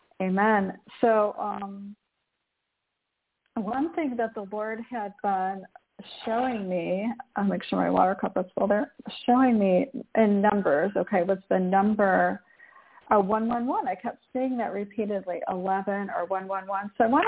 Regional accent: Michigan, United States; I grew up in near Detroit, Michigan, just outside in the suburbs there.

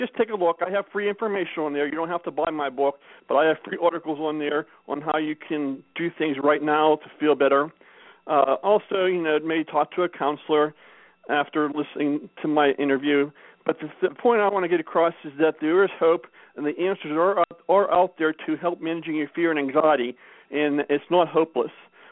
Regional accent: Pittsburgh, Pennsylvania, United States; I'm more of a Steelers fan because I'm from Pittsburgh.

